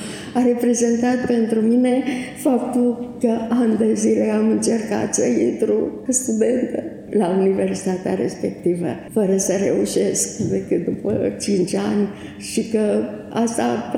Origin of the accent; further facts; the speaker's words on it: Timișoara, Timiș County, Romania; born there; la Universitatea din Timișoara, orașul în care m-am născut, sau la Universitatea din Alba Iulia, lângă care este satul Vlandiana, satul mamei, sau la Universitatea din Cluj, pe care am absolvit-o